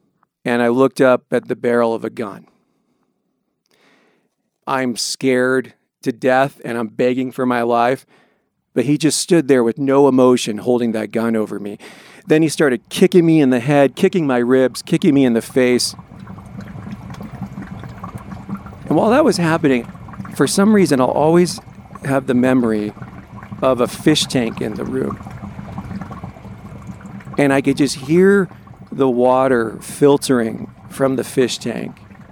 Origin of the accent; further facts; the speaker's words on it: Longmont, Colorado, United States; I grew up in Longmont, Colorado, and I have a loving family, a large Latino household, parents who loved me unconditionally